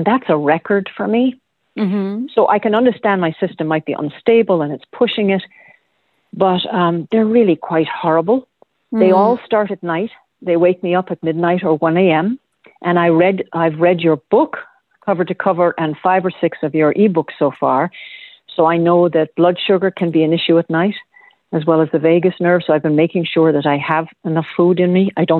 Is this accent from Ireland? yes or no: yes; Ireland; moved away; I'm from Ireland and apparently women over the 60, which I am, in that part of the world often will develop the pernicious anemia